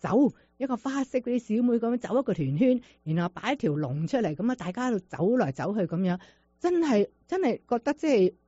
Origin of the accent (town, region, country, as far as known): China